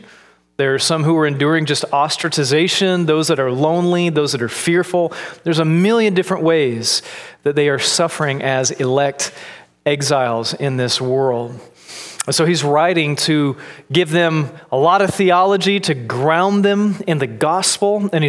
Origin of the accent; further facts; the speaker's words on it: Florida, United States; So I'm from Florida, and I grew up in just north of Jacksonville, and right under Jacksonville is the town of St. Augustine.